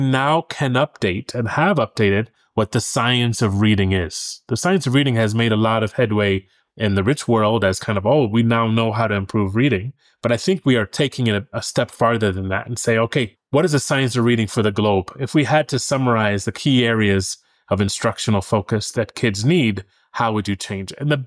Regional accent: Cleveland, Ohio, United States; I'm from Cleveland, Ohio, so my vocabulary is driven by my hometown.

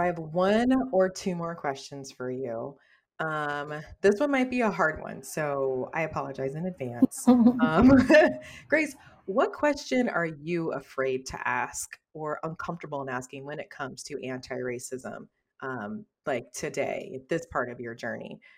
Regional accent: Indianapolis, Indiana, United States; now I grew up in Indianapolis, Indiana. We lived in predominantly like white neighborhoods

